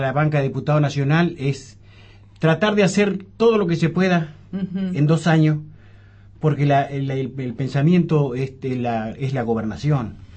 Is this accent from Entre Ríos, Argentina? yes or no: no; Los Menucos, Río Negro, Argentina; Yo soy de Los Menucos, nacido en Bacheta, pero de Los Menucos de toda la vida.